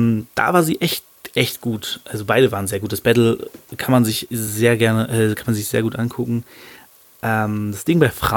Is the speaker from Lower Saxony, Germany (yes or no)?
yes; Hanover, Lower Saxony, Germany; aus Hannover, meiner Heimatstadt, und wo ich auch sende, sage ich mal